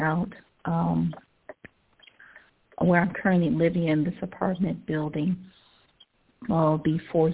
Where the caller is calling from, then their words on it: Cleveland, Ohio, United States; Calling from Cleveland, Ohio.